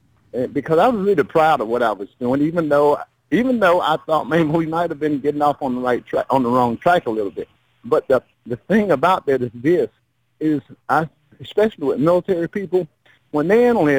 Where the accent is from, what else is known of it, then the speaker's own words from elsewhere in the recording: Florida, United States; moved away as an adult; I'm a transplant from Northwest Florida to this 20 years.